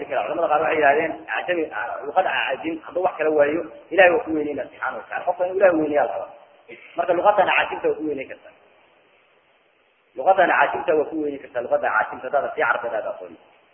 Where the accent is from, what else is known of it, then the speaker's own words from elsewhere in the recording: Somalia; من العربية من الصومالية أنا عجمية صومالية